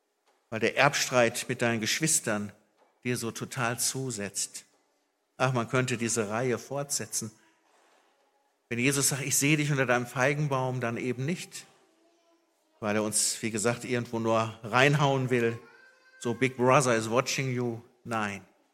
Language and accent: German; North Rhine-Westphalia, Germany; habe ich hier im Siegerland auch erlebt. Ich bin ja aus dem Ruhrpott, da war das oft so Schalke, Dortmund und so, klar.